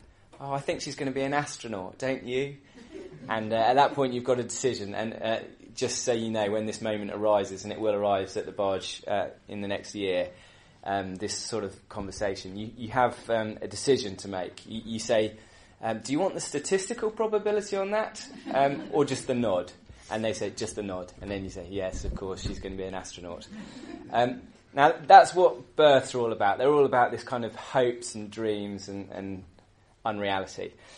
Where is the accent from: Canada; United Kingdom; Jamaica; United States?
United Kingdom; speaking as a Brit